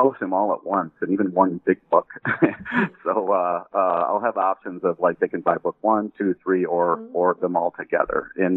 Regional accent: Detroit, Michigan, United States; born there; Well, I was born in Detroit, so, the name Henry Ford resonated with me as a kid.

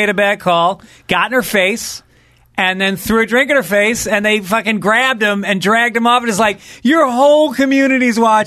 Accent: New York metropolitan area, United States; I grew up just outside New York City.

